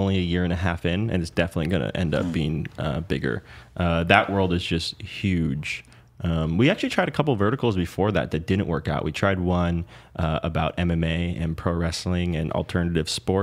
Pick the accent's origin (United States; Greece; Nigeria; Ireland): United States; California; I was from the Bay Area, so we had like more community meetings